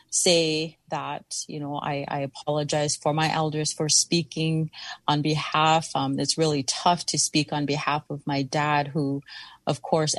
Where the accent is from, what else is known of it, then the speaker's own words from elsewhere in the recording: United States; I come from Standing Rock.